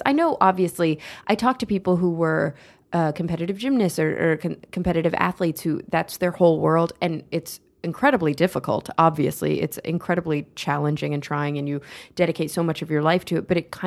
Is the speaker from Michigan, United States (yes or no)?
no; Texas, United States; I think maybe because I grew up in Texas, that's just not a thing.